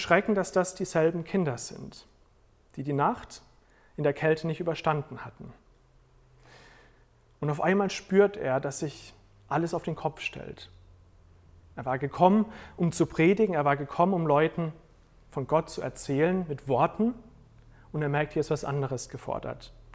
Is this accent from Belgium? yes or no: no; United States; German is a second language; Ich komme nicht aus derselben Kultur. Ich bin aus den USA, das ist Korea. Ich spreche nicht mal die Sprache.